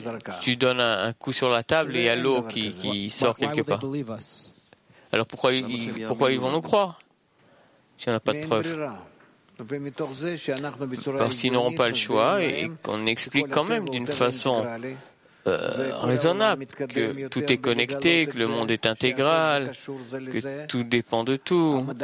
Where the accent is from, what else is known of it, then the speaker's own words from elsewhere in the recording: Mexico; chez nous, au Mexique, disons, et ou surtout au sud, tremblement de terre